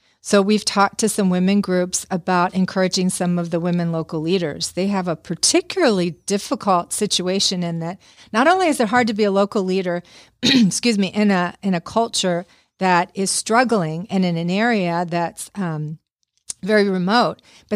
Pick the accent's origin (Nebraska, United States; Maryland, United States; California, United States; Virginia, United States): Maryland, United States; Baltimore; And I'm from Baltimore. Need I say more?